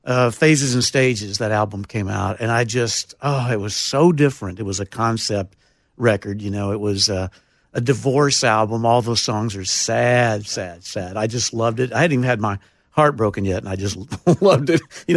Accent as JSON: {"language": "English", "town": "Taylor", "region": "Texas", "country": "United States", "tie": "born there", "said": "And so I was born in Taylor, Texas."}